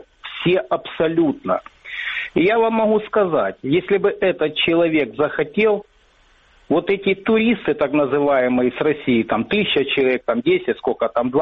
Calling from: Mariupol, Donetsk Oblast, Ukraine; Я с Мариуполя.

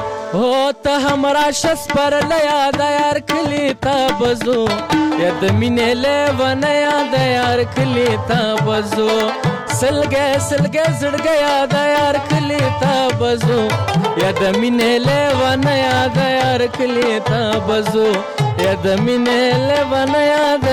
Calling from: Paktia, Afghanistan; زه خو د فاکتیا او زازیاریو ولسوالۍ مې چې اوس په مغه ولسوالۍ نه زنګ وهلو

